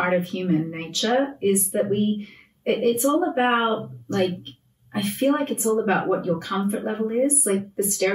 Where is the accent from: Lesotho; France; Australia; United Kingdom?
Australia; now in United States; growing up in Australia, I've said this to you before